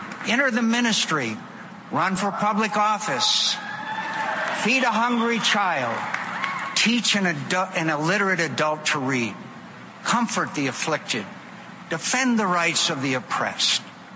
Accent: United States; that I'm an American, a proud citizen of the greatest country on earth.

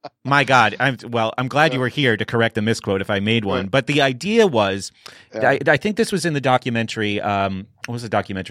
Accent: New Hampshire, United States; like I grew up in New Hampshire and I worked a lot in that area as a teacher and a tutor.

